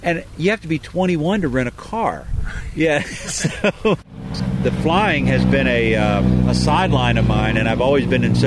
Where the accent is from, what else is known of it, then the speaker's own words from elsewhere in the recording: Warrenton, Virginia, United States; Warrenton, Virginia.